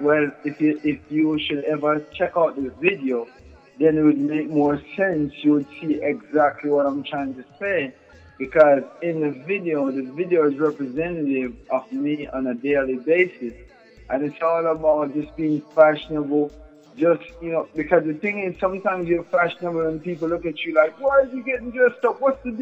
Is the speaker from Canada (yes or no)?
no; Jamaica; now in United States; Yeah, when I was growing up in Jamaica, I used to play soccer.